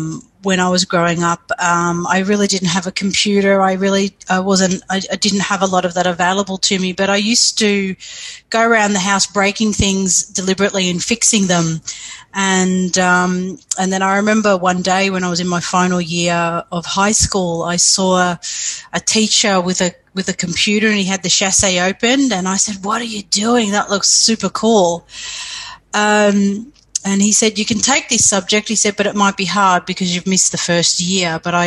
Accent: Australia; As an Australian, that was an opportunity of a lifetime.

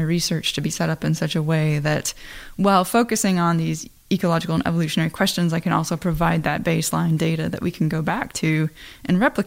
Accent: Iowa, United States; I am from Iowa. You know, I have family that farm.

